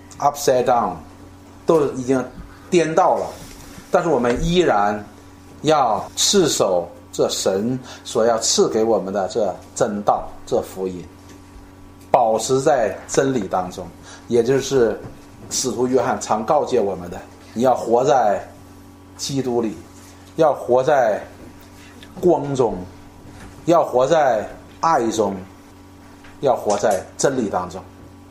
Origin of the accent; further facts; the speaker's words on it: China; 就是我们中国人说的，不是不报，时候未到